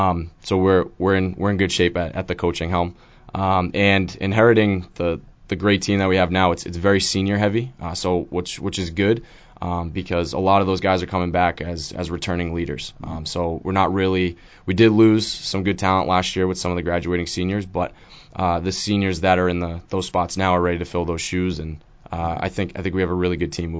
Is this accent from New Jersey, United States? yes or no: no; North Andover, Massachusetts, United States; I grew up in North Andover, Massachusetts, played throughout the youth system in North Andover. Ended up going to Central Catholic High School.